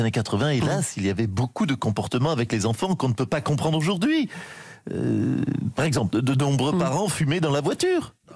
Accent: Lyon, Auvergne-Rhône-Alpes, France; oui, je suis lyonnais.

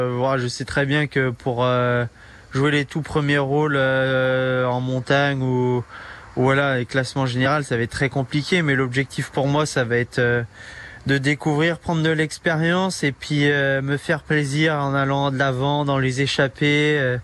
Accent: France; En tant que Français, je voudrais que ce soit un Français qui gagne.

